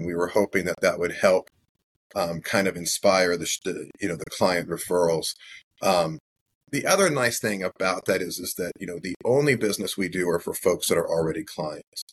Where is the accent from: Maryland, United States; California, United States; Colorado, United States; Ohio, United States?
California, United States; Los Angeles; I grew up in Los Angeles, so it was, football was a big deal out there